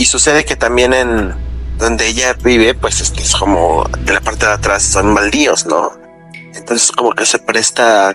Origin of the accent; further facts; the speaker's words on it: Cuernavaca, Morelos, Mexico; Yo soy de Cuernavaca, aquí en Morelos, México.